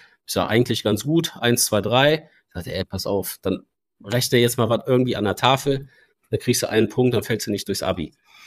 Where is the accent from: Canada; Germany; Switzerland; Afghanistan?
Germany; Cologne, North Rhine-Westphalia; Ich komme ja aus Köln oder aus dem Kölner Umland, bin dann jedes Mal an die Uni Duisburg-Essen.